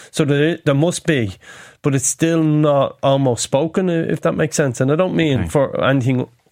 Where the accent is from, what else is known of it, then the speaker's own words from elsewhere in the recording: Tallaght, Leinster, Ireland; I grew up in Tala as well, and still heavily sort of in and out Tala quite a lot.